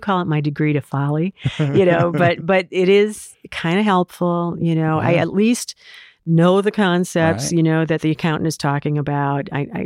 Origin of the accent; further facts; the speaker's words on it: Iowa, United States; now in Chicago, United States; This is so funny because I'm from Iowa, grew up on a farm, and I was telling this story at a party one time. And here in suburban Chicago